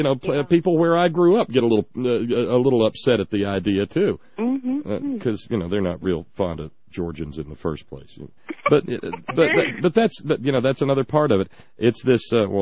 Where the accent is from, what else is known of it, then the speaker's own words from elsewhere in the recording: Alabama, United States; I was born and raised in Alabama, and I can tell you, Ann.